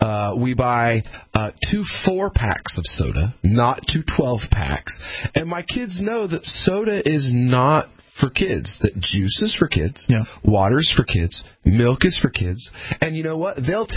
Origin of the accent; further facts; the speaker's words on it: Appalachia, United States; I told you, man, I grew up in Appalachia.